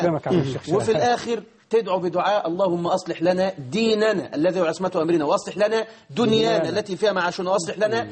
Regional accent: Egypt; بلدنا مصر

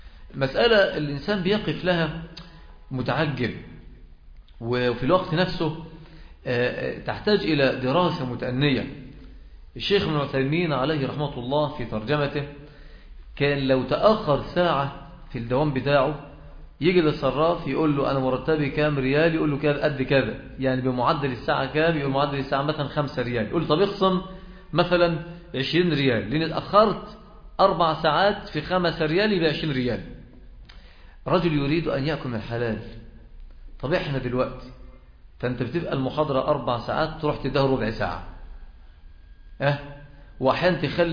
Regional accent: Egypt; وأعلى نسبة بتسجل في وفيات الأورام موجودة عندنا في مصر

